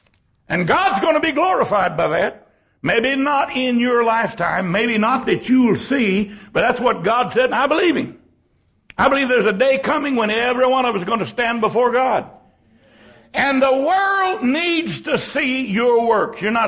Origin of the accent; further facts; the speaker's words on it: San Antonio, Texas, United States; I grew up in San Antonio, and I knew how to cuss in Spanish.